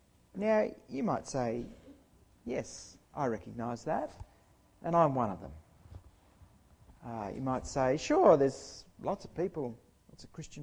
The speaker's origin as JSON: {"language": "English", "country": "Australia", "said": "My nationality. I am an Australian."}